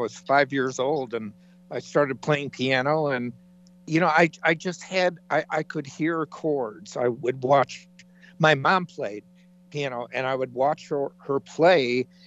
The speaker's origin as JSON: {"language": "English", "region": "Illinois", "country": "United States", "moved": "as an adult", "lives_now": "Los Angeles, United States", "said": "And I'm from the Chicago area, so it was from Illinois, and went to music school, got a degree in music. And then right after I graduated college, I moved out"}